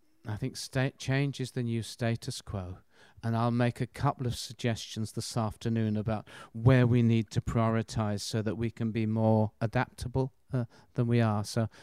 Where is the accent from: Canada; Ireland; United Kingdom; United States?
United Kingdom; I mean, we're British, after all, or whatever it may be.